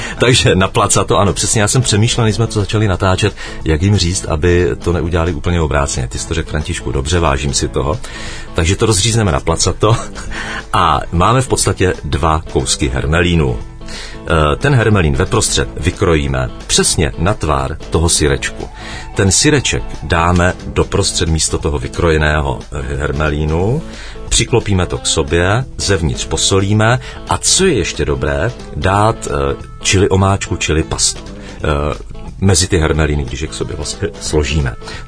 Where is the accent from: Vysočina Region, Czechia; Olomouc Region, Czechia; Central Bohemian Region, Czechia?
Olomouc Region, Czechia; Olomouc; Já jsem říkal, že jsem z Olomouce.